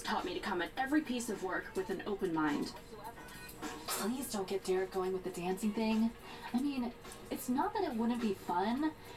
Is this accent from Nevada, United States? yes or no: yes; Nevada, United States; Where Ashley and I grew up back in Nevada